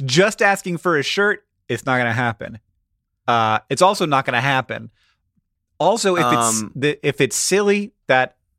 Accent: Idaho, United States; I'd love to hear your opinions on Napoleon Dynamite since I'm from Idaho.

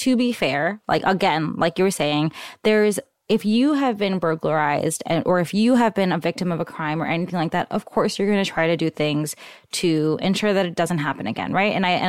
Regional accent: New York, United States; Like, I'm from New York. I was, like, visiting San Francisco all the time

